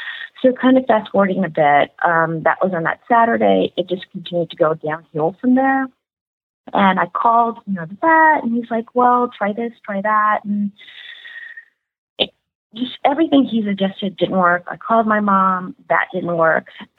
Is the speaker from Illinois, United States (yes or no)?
yes; Chicago, Illinois, United States; now in Los Angeles, United States; usually I always go back to my hometown of Chicago to, you know, to hang with my mom a little bit.